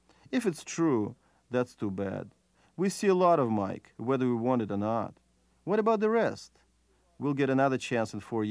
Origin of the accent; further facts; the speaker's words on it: Russia; moved away; When I was growing up in Russia, they didn't show the Olympics on TV.